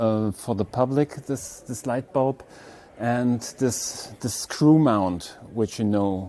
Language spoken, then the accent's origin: English; Germany; English is a second language; I'm from Germany.